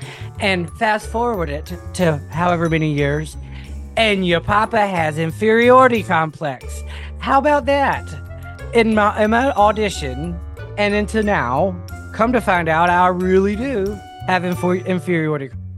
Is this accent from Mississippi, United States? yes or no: yes; Mississippi, United States; now in New Orleans, United States; I'm from South Mississippi.